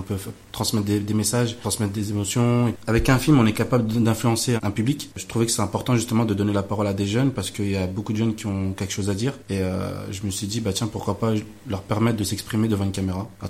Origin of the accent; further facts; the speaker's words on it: Chalon-sur-Saône, Bourgogne-Franche-Comté, France; moi vu que j'ai grandi juste à Chalon